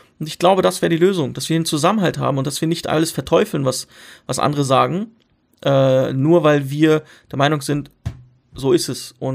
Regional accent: Syria; Ich komme aus Syrien ursprünglich.

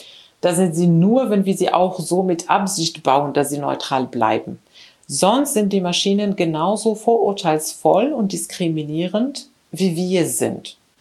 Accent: Morocco; moved away as an adult; also born or lived in Spain; now in Germany; Ich bin in Marokko aufgewachsen. Dann war ich in Spanien zum Studieren.

